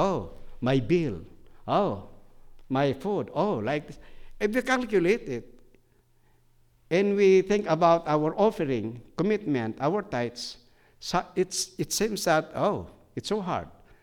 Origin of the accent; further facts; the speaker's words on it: Philippines; I am a missionary from the Philippines. I came for deputation. I came not for myself. We have 30 missionaries suffering financially in the Philippines.